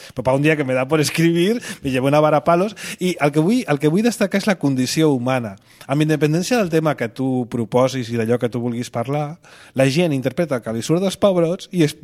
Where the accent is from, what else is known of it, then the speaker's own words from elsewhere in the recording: Barcelona, Catalonia, Spain; jo sóc de barri, sóc de Sant Andreu.